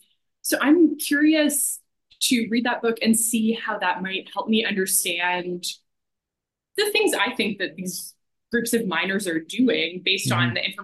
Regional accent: Canada; and I'm Canadian.

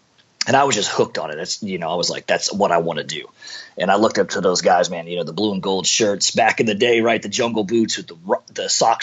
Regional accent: San Diego, California, United States; And the neighborhood I grew up in, yeah, I grew up in Southeast San Diego. Off of, you know, kind of a place called Skyline Drive.

